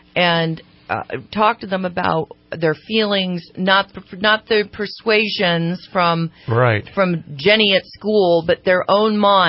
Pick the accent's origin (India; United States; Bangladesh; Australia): United States; Sacramento, California; We're both from Sacramento, grew up in Sacramento, and went to high school together.